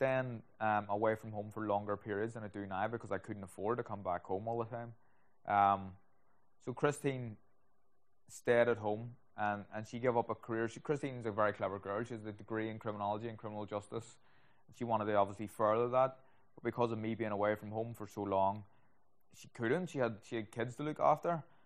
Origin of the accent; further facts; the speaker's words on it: Tigers Bay, Northern Ireland, United Kingdom; Me growing up in Tigers Bay, my wife growing up in Poldglass, it was a different type of life.